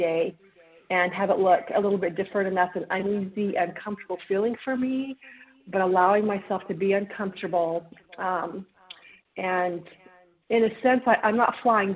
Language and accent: English; Idaho, United States; and I'm from Idaho, but living in Arizona for the winter.